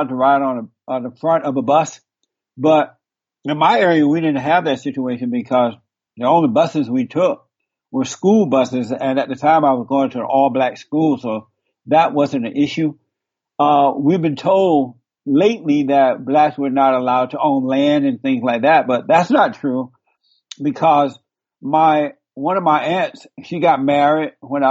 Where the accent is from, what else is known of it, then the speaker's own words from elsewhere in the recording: Alabama, United States; I was born in Alabama on a plantation down near Montgomery, Alabama, more closer to Tuskegee, Alabama. And I grew up under the Jim Crow laws.